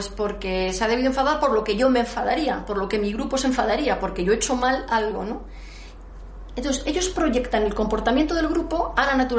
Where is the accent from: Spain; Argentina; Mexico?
Spain; Y me reconozco como española, y eso es una identidad relacional también.